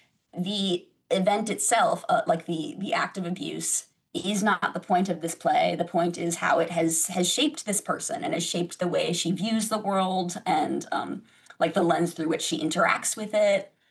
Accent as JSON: {"language": "English", "town": "Sun Prairie", "region": "Wisconsin", "country": "United States", "tie": "born or raised there", "said": "So I grew up in Sun Prairie, and then I went to school in Stevens Point, and I would drive that same highway."}